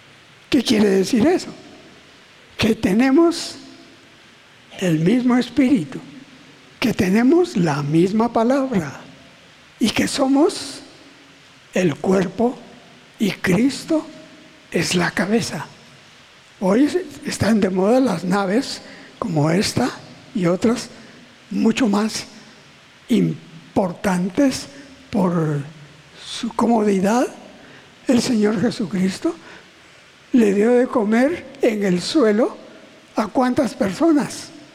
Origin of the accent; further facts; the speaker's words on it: San Marcos, Guatemala; y San Marcos, la cabecera departamental, no tenía ni iglesia, solo había una familia.